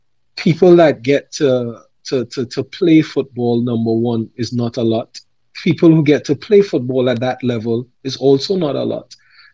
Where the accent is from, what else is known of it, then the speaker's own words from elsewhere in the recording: Trinidad & Tobago; I come from Trinidad and Tobago, the Caribbean.